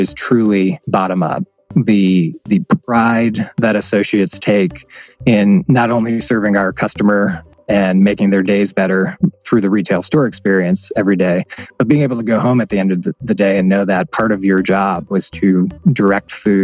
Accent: Ohio, United States; helped elect a governor in my home state of Ohio back in 2006.

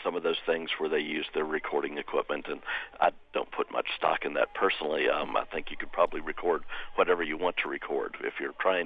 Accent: Virginia, United States; now in Atchison, United States; No, I grew up in Virginia.

